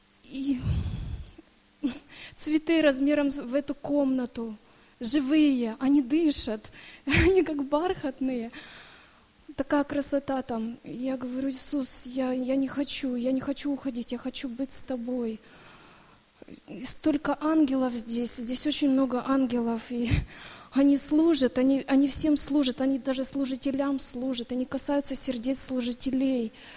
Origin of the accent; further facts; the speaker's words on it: Mülheim, North Rhine-Westphalia, Germany; я из Германии, Мюльхайм.